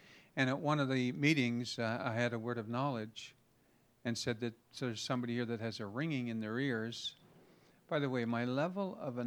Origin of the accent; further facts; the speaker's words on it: England, United Kingdom; Now, I'm English, and we were in places that there, honestly, there are people who cannot speak a word of English.